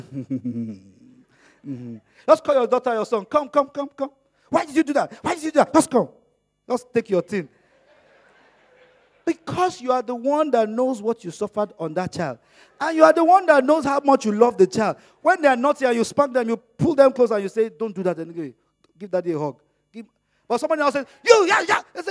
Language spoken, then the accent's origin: English; Nigeria; first language Yoruba; English is a second language; I can't say it in Yoruba, which is my native tongue, but I'll say the translation in English